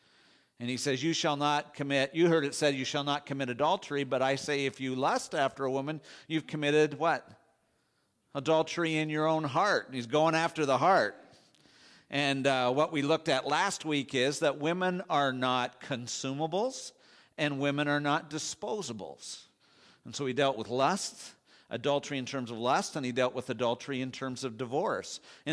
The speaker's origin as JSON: {"language": "English", "country": "Canada", "said": "being Canadian, you're sort of obligated to at least take a look at it."}